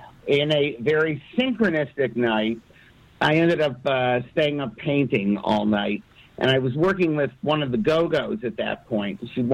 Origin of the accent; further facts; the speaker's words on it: Detroit, Michigan, United States; I grew up in Detroit, and there's your answer right there.